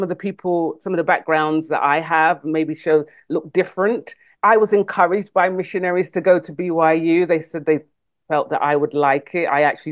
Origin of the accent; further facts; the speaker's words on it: England, United Kingdom; born there; So I was born in England. My parents are Jamaican. I have dual citizenship, Jamaican and British passport.